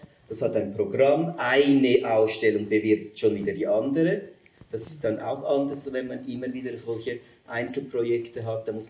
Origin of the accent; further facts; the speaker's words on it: Uri, Switzerland; Ich bin natürlich Partei, ich bin Urner.